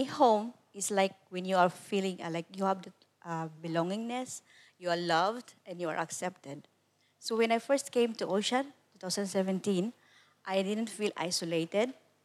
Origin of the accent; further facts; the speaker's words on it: Philippines; Okay, I'm from the Philippines.